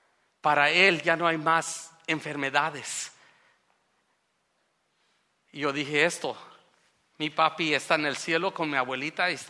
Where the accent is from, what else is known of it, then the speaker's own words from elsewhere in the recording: Mexico; como mexicanos podemos amar a nuestros hermanos centroamericanos